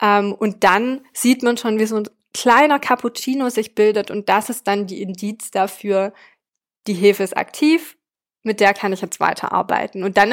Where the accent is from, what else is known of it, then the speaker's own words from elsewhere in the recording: France; ich bin ja in Frankreich aufgewachsen